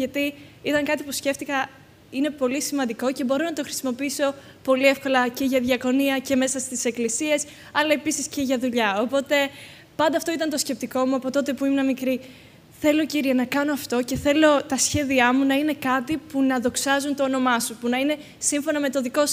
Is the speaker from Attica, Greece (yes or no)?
yes; Athens, Attica, Greece; now in Thessaloniki, Greece; Είμαι από την Αθήνα. Είμαι 21 και ήρθα στη Θεσσαλονίκη πριν περίπου ένα χρόνο. Μεγάλωσα σε μια χριστιανική οικογένεια και σε μια εκκλησία εκεί πέρα